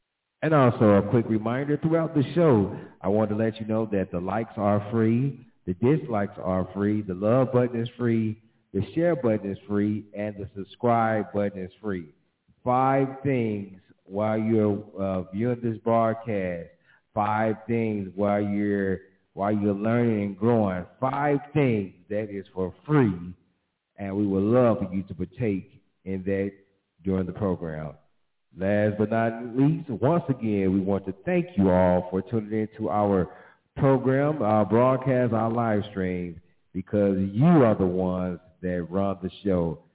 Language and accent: English; Gary, Indiana, United States; No, I'm from, pretty close. I'm from Gary, Indiana.